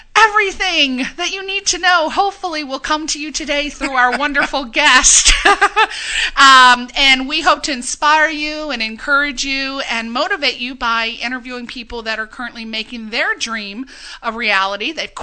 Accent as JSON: {"language": "English", "region": "East Coast", "country": "United States", "said": "So I remember, I'm from the East Coast, I remember hearing all about the Valley."}